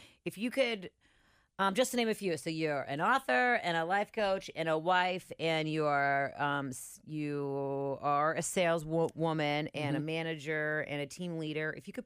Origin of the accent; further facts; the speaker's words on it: White Oak, Ohio, United States; Did you know I'm from White Oak?